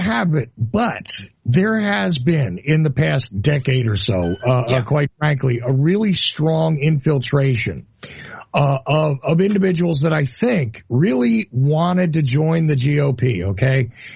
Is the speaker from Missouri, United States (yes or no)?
no; Asbury Park, New Jersey, United States; So I grew up in the pre-gentrified parts of Jersey that were just abandoned and ignored, like Asbury Park and stuff like that.